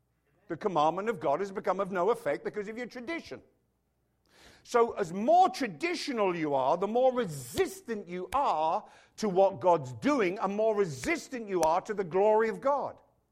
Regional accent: England, United Kingdom; born there; Sorry if you're a guest, I was born in England, therefore the sense of humor's out of whack.

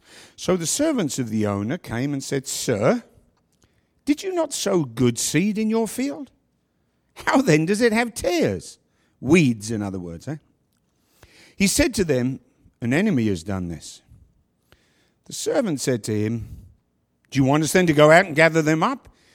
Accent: London, United Kingdom; born there; Now, I was born in London, England.

